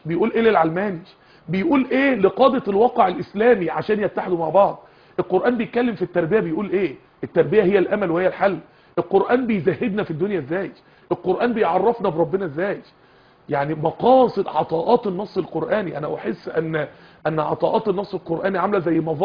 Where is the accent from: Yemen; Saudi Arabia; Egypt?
Egypt; السمن ده عندنا في مصر في القرى الفلاح يفطر سمن بلدي وينزل يفلح في الارض